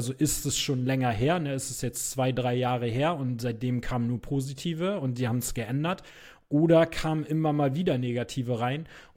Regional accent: Germany; ich bin ja selber hier in Deutschland geboren und ich bin ja selber Deutscher, aber manchmal finde ich die Mentalität von den Deutschen halt auch nicht so geil

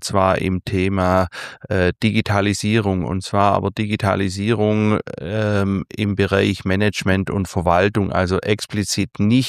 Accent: Ravensburg, Baden-Württemberg, Germany; Ich komme aus Ravensburg, aus der Nähe von Ravensburg am Bodensee unten. Also man kann dort tatsächlich sehr schön wohnen, ja, Urlaubsregion.

